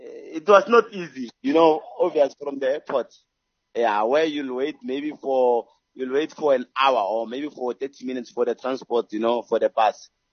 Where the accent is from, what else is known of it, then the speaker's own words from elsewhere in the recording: Tshwane, Gauteng, South Africa; You know, I'm from Tshwane